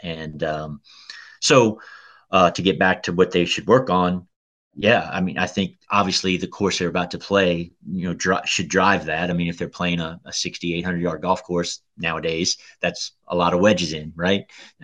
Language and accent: English; Louisiana, United States; now in Kentucky; because of the way that I grew up in Louisiana, dead flat, didn't have to worry about that a lot.